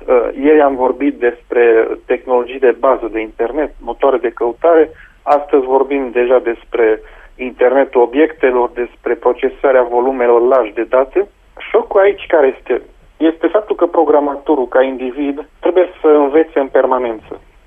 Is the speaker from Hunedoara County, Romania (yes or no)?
no; Târgu Mureș, Mureș County, Romania; moved away as an adult; also born or lived in France / United States; now in The Hague, Netherlands; deci efectiv am plecat din Târgu Mureș în 2003, am avut un parcurs academic în Franța, pe urmă în America și momentan sunt la HAGA, Olanda, la Oficiul de Brevete.